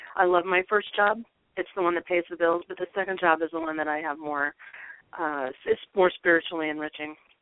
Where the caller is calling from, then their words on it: Illinois, United States; I'm calling from Illinois.